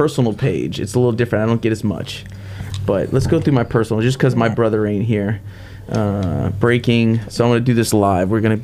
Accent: St. Petersburg, Florida, United States; because we grew up lower middle class. We had no connections. We grew up in a household where there was drugs. We grew up in South St. Pete as well.

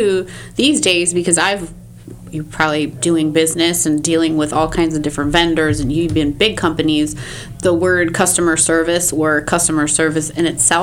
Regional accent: Milwaukee, Wisconsin, United States; So that was the great thing of like Milwaukee, especially where I'm from, and Chicago.

